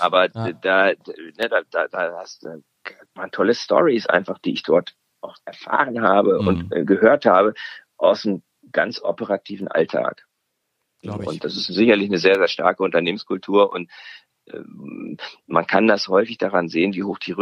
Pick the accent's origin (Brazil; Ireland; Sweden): Sweden; German is a second language; Ich als Schwede, für mich ist es sehr magnetisch